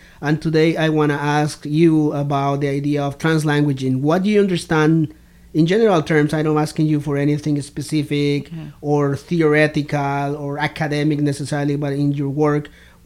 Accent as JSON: {"language": "English", "country": "Colombia", "lives_now": "Canada", "said": "some people would ask, where are you from? And I said, Colombian."}